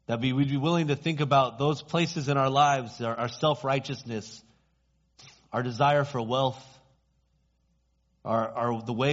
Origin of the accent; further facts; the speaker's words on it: United States; I mean, I'm just an American who's got, you know, I can afford to live in the Bay Area